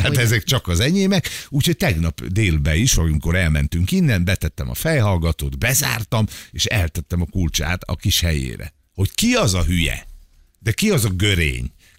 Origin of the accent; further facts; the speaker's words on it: Újkígyós, Békés, Hungary; born there; A szülőfalumon.